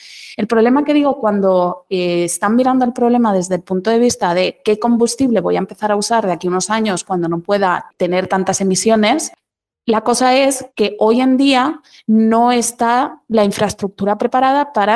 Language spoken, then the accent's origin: Spanish; Barcelona, Catalonia, Spain; Yo, por ejemplo, que soy de Barcelona, es muy común ver a portacontenedores o a cruceros, ¿no?, en el puerto